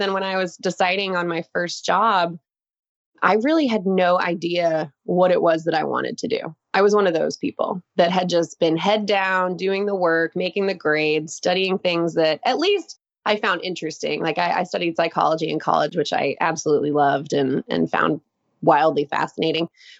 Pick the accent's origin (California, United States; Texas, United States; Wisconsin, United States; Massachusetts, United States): Texas, United States; I born and raised in Texas. Grew up, and I'm very sort of open about this, just grew up very much an achiever kid, like a performer.